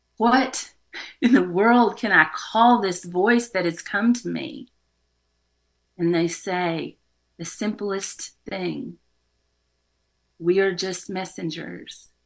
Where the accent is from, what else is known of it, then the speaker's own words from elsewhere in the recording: Texas, United States; Now, the funny thing is, growing up in Texas, I had learned to cook them for other people because that was my role.